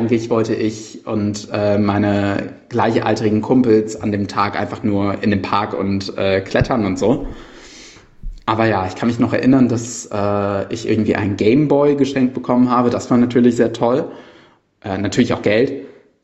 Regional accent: Cologne, North Rhine-Westphalia, Germany; born there; Bei mir als gebürtiger Kölner war es so, dass ich mit der zweiten Klasse, da ich eine Klasse wiederholt habe, die Kommunion gemacht habe.

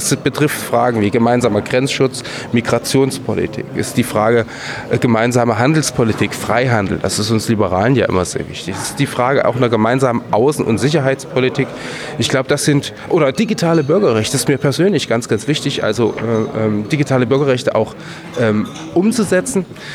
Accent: Thuringia, Germany; ich komme nur aus Thüringen.

